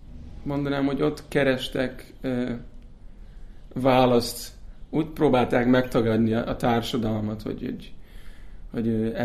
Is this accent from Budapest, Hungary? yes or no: yes; Óbuda, Budapest, Hungary; born there; Nem, hát Óbudán születtem, 3. kerület, Magyarország.